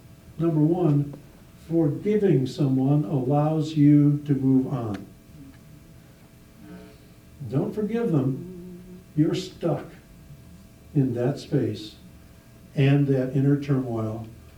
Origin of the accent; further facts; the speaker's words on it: Chicago, Illinois, United States; Hey, we grew up in Chicago. We've seen this kind of stuff all the time.